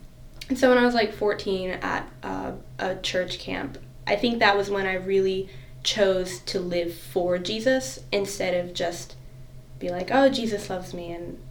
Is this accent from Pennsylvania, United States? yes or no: yes; Gillette, Pennsylvania, United States; I am from pretty much here. I grew up in Gillette, so if you've ever taken Route 14 to anywhere in New York, you've gone right past my house. I grew up there with my 7 siblings